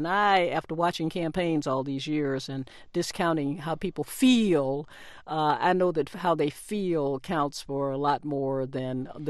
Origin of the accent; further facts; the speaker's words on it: Tennessee, United States; He's from my home state of Tennessee